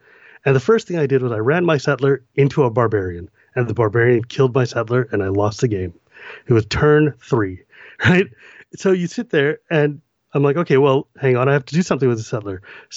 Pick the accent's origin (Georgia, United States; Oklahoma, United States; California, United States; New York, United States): California, United States; also born or lived in Massachusetts; I grew up in California and I moved to central Massachusetts. And when I was in Massachusetts, I was kind of a lonely kid in the middle of, like, you know, a very rural part of the state.